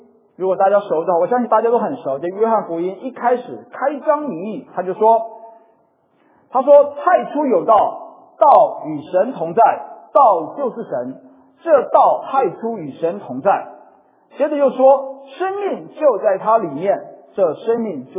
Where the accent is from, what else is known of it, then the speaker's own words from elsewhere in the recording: Taiwan; 我还记得我小时候住在台湾的农村里面。